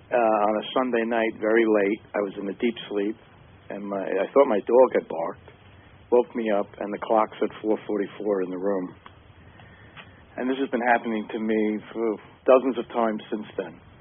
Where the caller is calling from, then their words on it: New York, United States; I'm calling from New York.